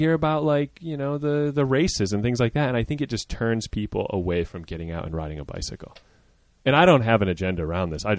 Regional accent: Midwest, United States; Yeah, I grew up in the Midwest. If you couldn't drive, you rode a bike.

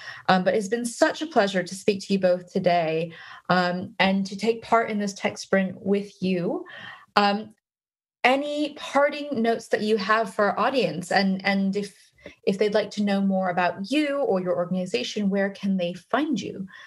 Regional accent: California, United States; as a Northern California native, I grew up in the Bay Area

